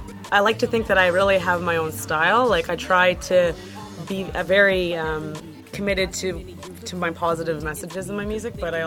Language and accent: English; Ottawa, Ontario, Canada; and then I moved back to Ottawa because this is my hometown